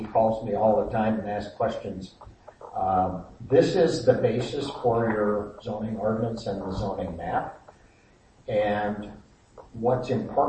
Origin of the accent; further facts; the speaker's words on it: Indiana, United States; And little did I know, because I was from Indiana, that I'd be here and working under this.